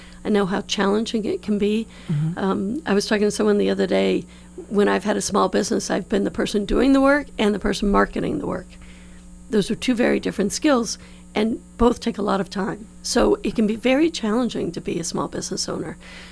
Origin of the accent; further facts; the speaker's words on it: New Orleans, Louisiana, United States; moved away as an adult; So I grew up in New Orleans, where laissez le bon temps rouler was the was the motto of the day. I moved, I went to undergrad in New Orleans, and then I moved out when I went to law school in New York in 1987